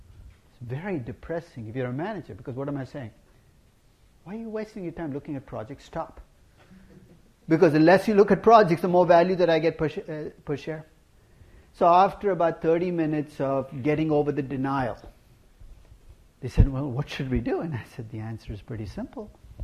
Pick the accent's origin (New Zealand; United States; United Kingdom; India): India; This was a few years ago when I went back to my hometown in India.